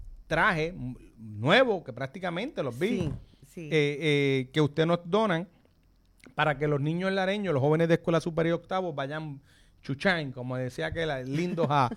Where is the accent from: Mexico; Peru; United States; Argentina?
United States; Brooklyn, New York; born there; Igual que yo nací en Brooklyn